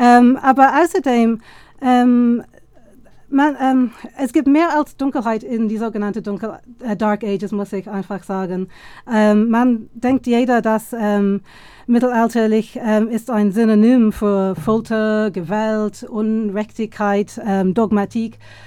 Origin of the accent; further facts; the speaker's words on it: Leinster, Ireland; German is a second language; Und das ist in meiner Heimat gefilmt, so das liebe ich viel.